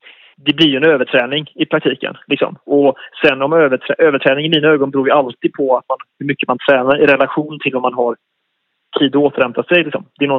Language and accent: Swedish; Sweden; 30 januari flyger jag hemåt och landar till 1 januari hemma i Sverige.